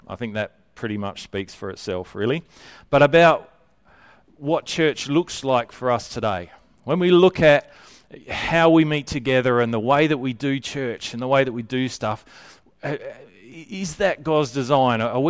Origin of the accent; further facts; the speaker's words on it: Whyalla, South Australia, Australia; we're people from Whyalla